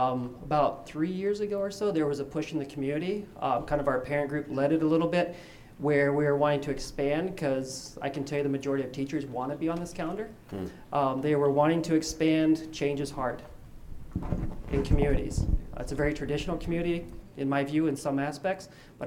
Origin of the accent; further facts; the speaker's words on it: Alabama, United States; I'm from Alabama, by the way. Roll Tide.